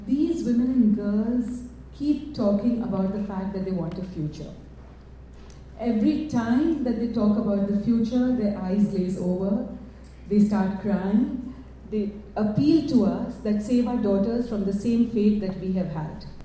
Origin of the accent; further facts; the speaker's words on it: India; I'm from India